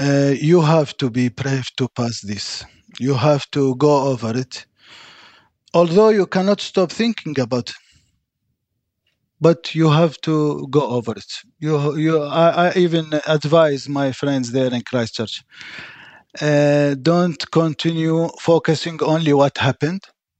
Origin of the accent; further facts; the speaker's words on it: Iraq; I told him, I'm from Iraq.